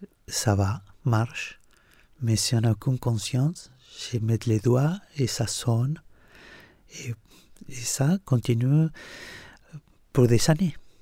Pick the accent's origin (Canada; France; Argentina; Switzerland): Argentina; Buenos Aires; born there; French is a second language; Je suis né à Buenos Aires, la capitale de l'Argentine, cette grande ville que à mon enfance encore on peut vivre dans le rythme des quartiers.